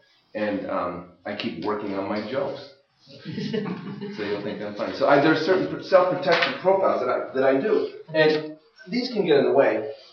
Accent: Canada; I'm a parent, I'm a professor, I'm a member of a church, I'm a Canadian.

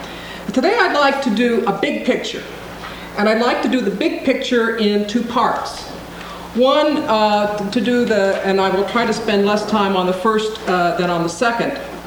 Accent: Seattle, Washington, United States; also born or lived in Spokane / Portland; now in New York City, United States; although I'm a native of this part of the world, I grew up in Seattle, lived in Spokane and Portland at various junctures of my life, I now live in exile from the Northwest in the Big Apple of New York City.

